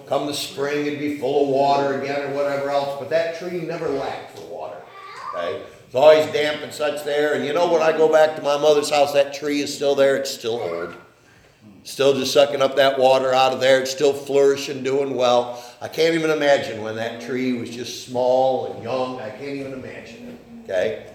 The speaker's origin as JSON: {"language": "English", "town": "Machias", "region": "Maine", "country": "United States", "tie": "born or raised there", "said": "where I grew up in Machias, we had a swamp in front of us. We had a swamp behind us. We had cattle on 4 sides of us."}